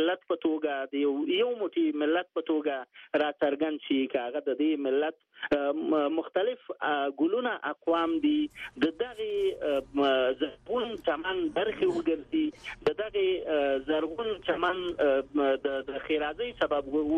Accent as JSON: {"language": "Pashto", "country": "Afghanistan", "said": "زه د یو افغان په توګه ډېر سخت وشرمېدم."}